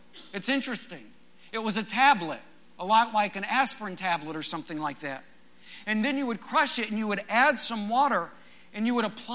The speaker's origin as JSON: {"language": "English", "town": "Midland", "region": "Texas", "country": "United States", "tie": "born or raised there", "said": "it reminded me a little bit of growing up in West Texas. When the oil industry was booming, life was good in Midland, let me tell you."}